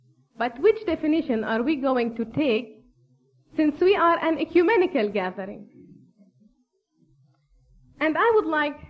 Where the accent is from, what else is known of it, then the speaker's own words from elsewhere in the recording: Palestine; first language Arabic; English is a second language; now in Heidelberg, Germany; coming from Palestinian context on this theme. Since English is not my mother tongue, Arabic is my mother tongue, and I'm studying in Heidelberg, Germany.